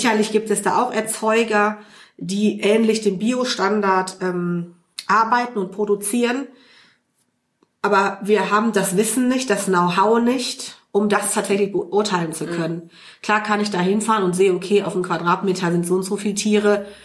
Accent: Cologne, North Rhine-Westphalia, Germany; Also ich bin hier groß geworden, bin seit meinem zweiten Lebensjahr in Nippes, gebürtige Kölnerin.

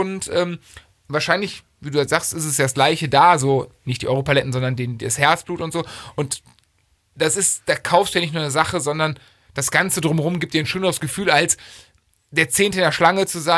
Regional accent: Cologne, North Rhine-Westphalia, Germany; born there; Als ich bin gebürtiger Kölner, ne?

